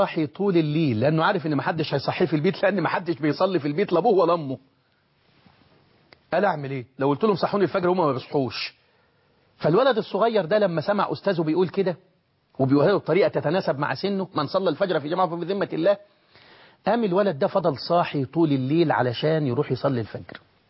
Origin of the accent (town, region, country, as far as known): Egypt